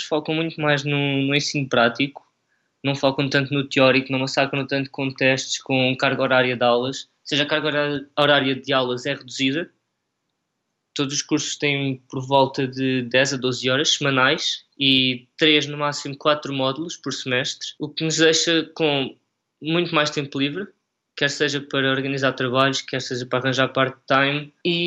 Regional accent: Caldas da Rainha, Leiria, Portugal; now in Cambridge, United Kingdom; relativamente com a minha cidade natal, as Caldas da Rainha, não é muito maior.

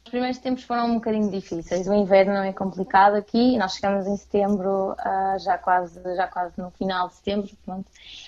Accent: Vila Nova de Gaia, Porto, Portugal; now in Lisbon, Portugal; Eu estudo em Gaia, aliás, eu estudo em Lisboa, mas sou de Gaia

